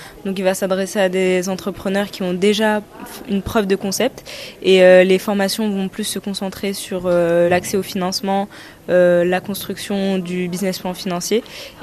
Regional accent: Morocco; Enfin, j'ai grandi au Maroc et je dirais vraiment qu'il y a une évolution sur les 10 dernières années.

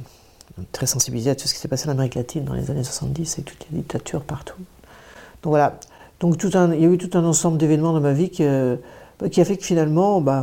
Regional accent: Nouvelle-Aquitaine, France; je choisis Mauléon parce que je suis originaire des Deux-Sèvres.

